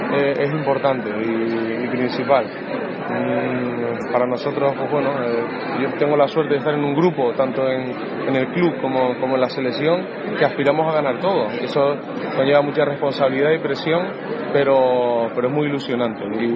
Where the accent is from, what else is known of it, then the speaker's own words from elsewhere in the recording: Tenerife, Canary Islands, Spain; moved away; me fui hace mucho tiempo de Tenerife, pero mis vínculos con mi tierra son muchos